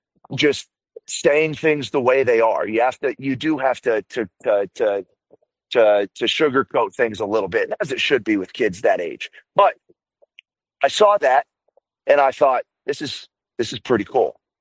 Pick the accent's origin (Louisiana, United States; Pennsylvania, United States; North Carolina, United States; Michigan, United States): Louisiana, United States; New Orleans; also growing up in New Orleans, if you're able to go private school, just New Orleans being what it is, that's what you do.